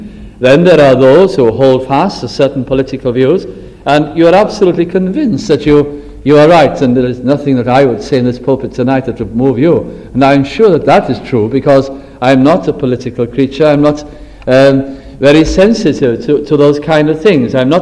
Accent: Wales, United Kingdom; as our own country Wales

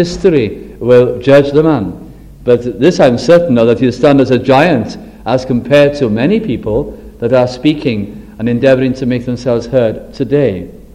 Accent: Wales, United Kingdom; as our own country Wales

